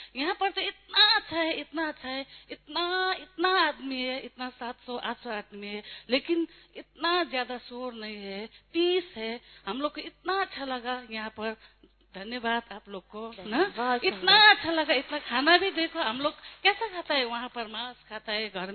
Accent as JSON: {"language": "Hindi", "region": "Sikkim", "country": "India", "second_language": "Hindi", "said": "मैं डोंका सिक्किम से आई हूँ, लेकिन मेरे को तो इतना मालूम नहीं है ना, मैं तो बुद्धिस्ट था तो मैं मेरे को तो इतना पता नहीं था, लेकिन हम लोग को ना इतना अच्छे भी हिंदी नहीं आता है, सिक्किम में तो ना नेपाली"}